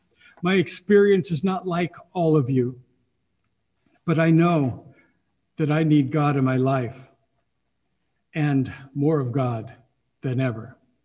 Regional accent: Rainier, Oregon, United States; the total number of people as lived in my hometown of Rainier, Oregon, when I was growing up in the middle of the last century.

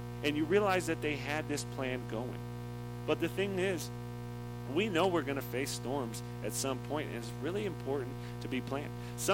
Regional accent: Michigan, United States; I'm from Michigan originally, and we had tornadoes.

